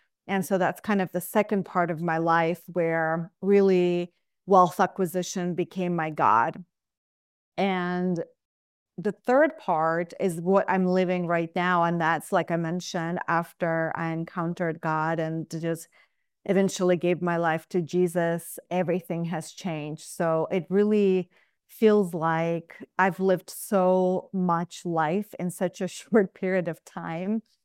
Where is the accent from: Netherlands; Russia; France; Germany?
Russia; English is a second language; now in United States; And so had to experience a lot of racism growing up in Russia as well. And so, you know, just very, very broken upbringing.